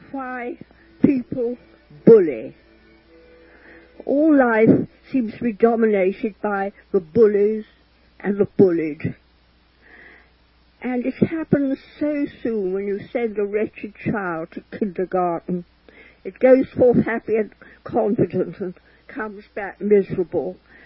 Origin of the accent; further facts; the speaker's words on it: Reigate, South East England, United Kingdom; also born or lived in London; I was born in London, and then we moved to a country town, Reigate, in right near London. I was 5 years old.